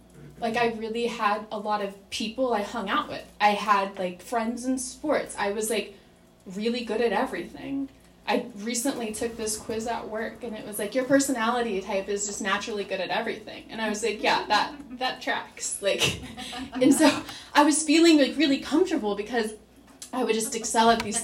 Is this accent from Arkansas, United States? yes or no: yes; Arkansas, United States; So I got sober in Arkansas. I'm from Arkansas. I grew up there.